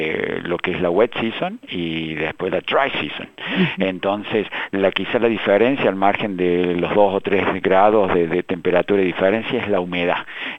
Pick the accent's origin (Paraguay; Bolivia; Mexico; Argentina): Argentina; now in Australia; el mate es quizás una de las cosas que como argentino no he podido dejar desde que he llegado a Australia.